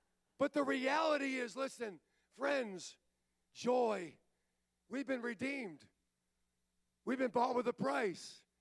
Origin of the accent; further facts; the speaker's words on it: Baltimore, Maryland, United States; I'm from Baltimore. Never had a dad.